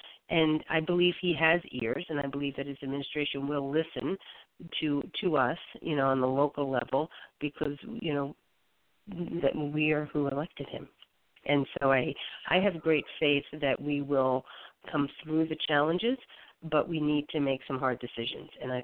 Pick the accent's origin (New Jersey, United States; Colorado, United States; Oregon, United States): New Jersey, United States; I think those of us that are born and raised in New Jersey, you know, are having someone take a shot at us is nothing new, right?